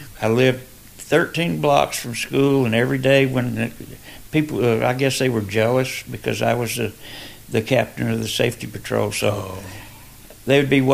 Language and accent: English; Detroit, Michigan, United States; born there; also born or lived in Pennsylvania; Yeah, I was born in Detroit. That's where we started.